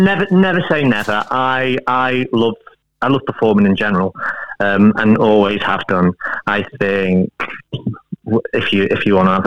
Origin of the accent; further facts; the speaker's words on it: Newcastle-under-Lyme, West Midlands, United Kingdom; I'm originally from Stoke. Sorry, I should clarify